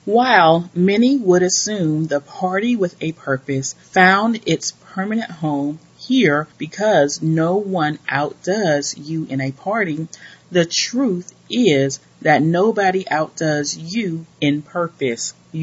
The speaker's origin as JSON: {"language": "English", "town": "Birmingham", "region": "Alabama", "country": "United States", "tie": "born or raised there", "said": "I couldn't have known when my family caravan for 5 hours from my hometown of Birmingham, Alabama, to the Essence Festival of Culture"}